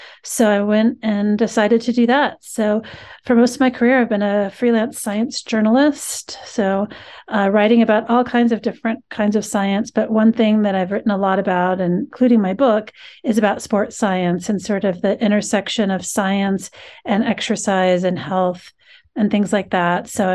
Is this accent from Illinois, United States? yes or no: no; New Mexico, United States; also born or lived in Colorado; So I'm from New Mexico originally, but then I went to University of Colorado.